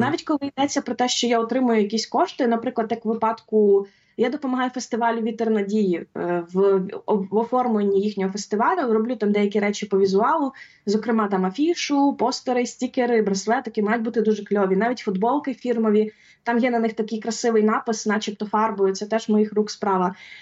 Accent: Rivne, Rivne Oblast, Ukraine; бо сама я з Рівного.

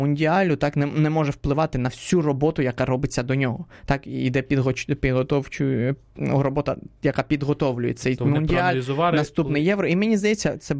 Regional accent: Spain; Ukrainian is a second language; Я як іспанець поставив би Іспанію.

